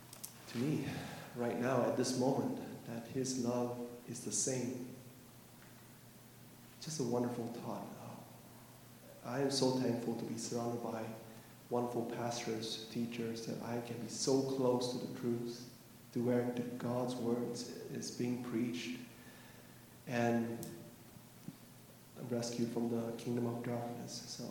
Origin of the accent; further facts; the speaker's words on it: Malaysia; English is a second language; now in United States; So if you guys don't know, I'm from Malaysia. I came to the States 10 years ago.